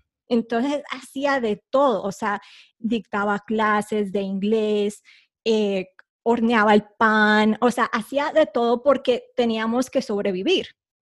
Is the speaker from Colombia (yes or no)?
yes; Bogotá, Bogotá Capital District, Colombia; also born or lived in United States; yo soy colombiana, nací en Bogotá, pero con un papá americano o el gringo. Entonces tuve la fortuna de que nací con dos nacionalidades, ¿no? La colombiana y el americano